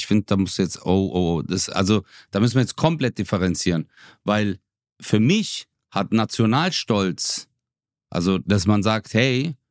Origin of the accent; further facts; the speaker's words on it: Turkey; now in Germany; Bruder, ich kann doch als Türke, würde ich das sogar sagen, hey, ich finde es schön, ich bin stolz drauf, hier in Deutschland in Frieden leben zu können